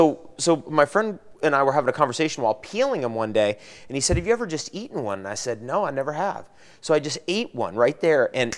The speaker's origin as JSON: {"language": "English", "region": "New Jersey", "country": "United States", "tie": "born or raised there", "moved": "yes", "said": "I'm originally from the East Coast. My parents are medical doctors. I'm from the Jersey Shore, actually."}